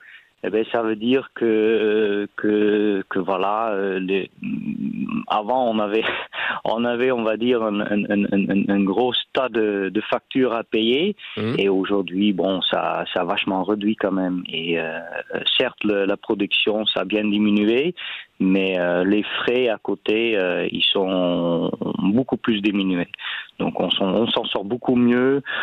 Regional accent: Netherlands; French is a second language; moved away as an adult; now in France; Et comme chez nous aux Pays-Bas, bon, les terrains sont très chers.

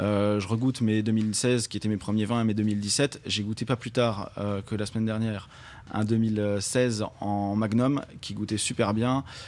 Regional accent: Northeast France, France; je suis du Nord-Est

